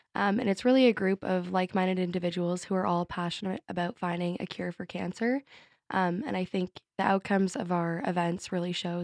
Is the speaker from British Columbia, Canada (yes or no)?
no; Oakville, Ontario, Canada; I'm from Oakville, Ontario. I'm also a fourth-year commerce student